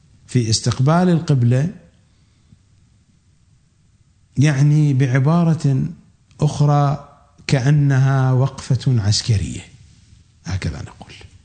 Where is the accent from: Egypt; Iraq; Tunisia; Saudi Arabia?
Iraq; accent: Iraqi; كما نقول نحن في لهجتنا العراقية، ما يخالف